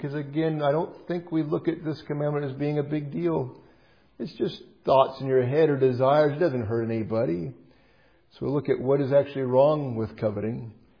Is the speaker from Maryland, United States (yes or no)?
no; Iowa, United States; And since I'm from Iowa, I like this.